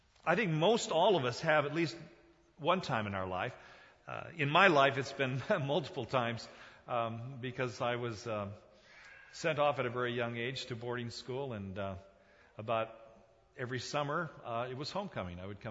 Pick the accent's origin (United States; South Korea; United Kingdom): South Korea; now when I was a child growing up in Korea, we had this big stone wall that surrounded our compound.